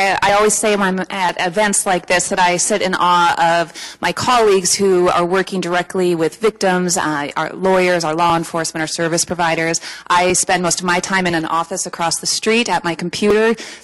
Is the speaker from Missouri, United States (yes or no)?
no; Grand Forks, North Dakota, United States; But as I progressed throughout my career, I ended up back here in North Dakota. I'm originally from Grand Forks.